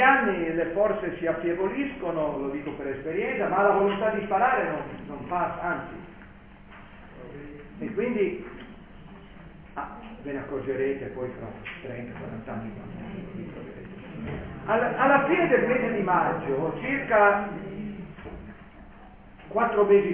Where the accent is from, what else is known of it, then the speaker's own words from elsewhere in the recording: Liguria, Italy; da buon ligure ci si ricorda dei centesimi